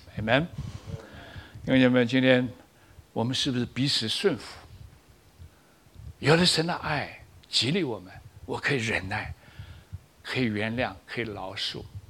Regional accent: China; 我是古典的老古董中国人，我还在学习。虽然在欧洲待了快十年，在美国六年的那种熏陶

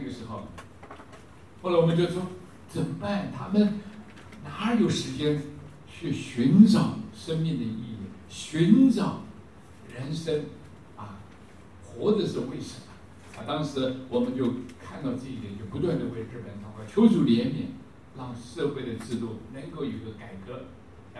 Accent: Indiana, United States; now in Japan; 我们从美国过来，美国的首都大，啊，现在日本都是马路也小小，车子也小小的

